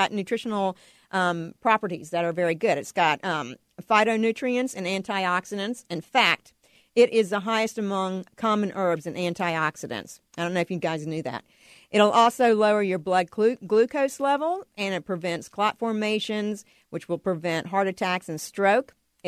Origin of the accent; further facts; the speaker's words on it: Virginia, United States; moved away as an adult; also born or lived in California; I was born and raised in Virginia, and we grew these fabulous tomatoes in Virginia my whole life, and so I got used to them. But then I moved to California